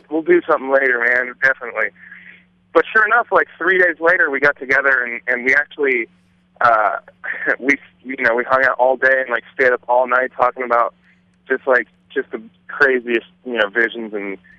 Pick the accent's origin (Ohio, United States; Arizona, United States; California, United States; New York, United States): Ohio, United States; Columbus; I'm from Columbus, and I view Columbus as a very